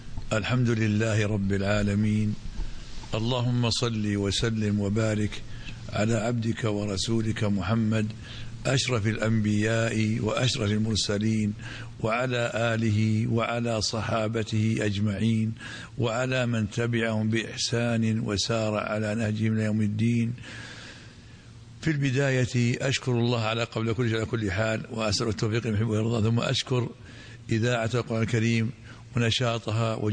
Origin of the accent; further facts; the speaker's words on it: Riyadh, Riyadh Province, Saudi Arabia; also born or lived in Mecca; أنا نشأت في الرياض، ولدت في مكة المكرمة عام 62 هجرية في أول ذي الحجة، وعشت في الرياض كل حياتي